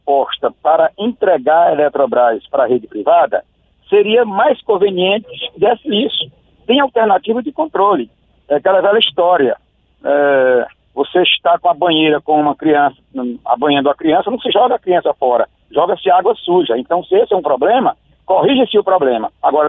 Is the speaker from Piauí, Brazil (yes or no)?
yes; Piauí, Brazil; Olha, eu sou do estado do Piauí